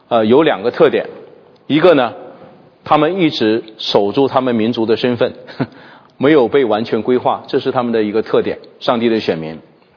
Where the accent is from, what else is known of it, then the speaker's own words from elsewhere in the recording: Harbin, Heilongjiang, China; 一个是东北哈尔滨啊，我的老家